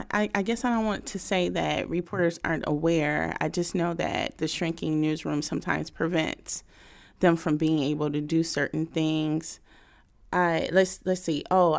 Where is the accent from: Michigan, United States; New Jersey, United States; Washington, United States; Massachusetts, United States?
Michigan, United States; Flint; And I'm from Flint. So I'm from this area, born and raised. I'm 42.